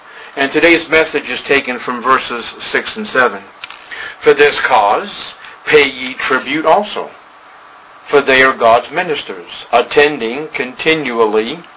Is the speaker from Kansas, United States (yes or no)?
no; Boston, Massachusetts, United States; while growing up in Boston, Massachusetts, one popular school field trip was to walk the historical Freedom Trail.